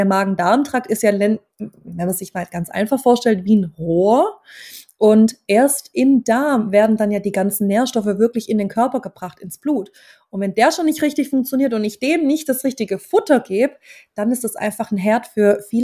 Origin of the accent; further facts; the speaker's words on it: Baden-Württemberg, Germany; accent: Swabian; Ich komme aus dem Schwabenland, deswegen ab und zu kommen ein paar schwäbische Wörter mit rein.